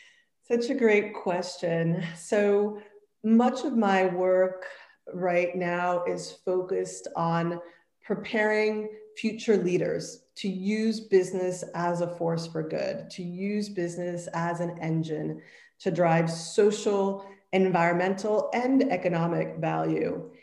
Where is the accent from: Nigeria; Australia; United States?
Nigeria; You know, as an African, as a Nigerian, you know, for me, I felt a very strong connection